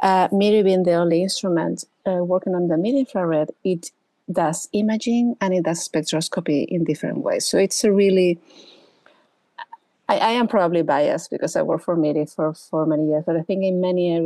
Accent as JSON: {"language": "English", "region": "Canary Islands", "country": "Spain", "tie": "born there", "second_language": "English", "said": "So I am from Spain. And I was born in the Canary Islands, you know, a very small group of islands in the Atlantic Ocean."}